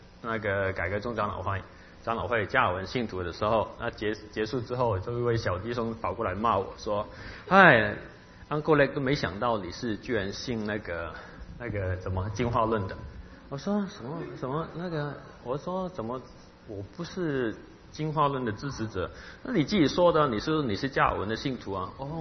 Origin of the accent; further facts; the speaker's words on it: Hong Kong; Chinese is a second language; 我讲话文法就本来是很奇怪的，因为我是香港人